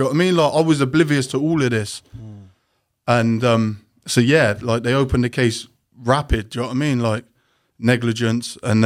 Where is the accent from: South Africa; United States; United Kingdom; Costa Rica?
United Kingdom; Swindon, South West England; I come from Swindon, so it's about an hour and a half away, do you know what I mean?